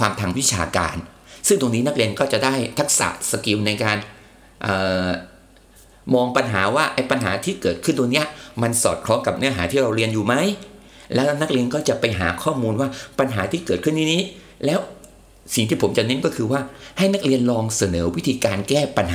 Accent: Songkhla, Thailand; ชายหาดของหาดสมิลาจังหวัดสงขลาบ้านเกิดผมเลย

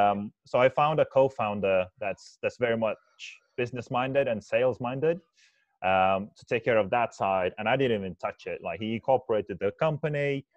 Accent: Lithuania; now in United Kingdom; I'm an immigrant in this country, in the UK. I'm from Lithuania originally.

